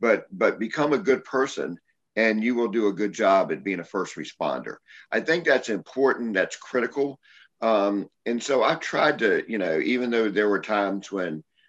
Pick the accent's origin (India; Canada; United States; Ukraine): United States; Newport News, Virginia; the current police chief of my hometown of Newport News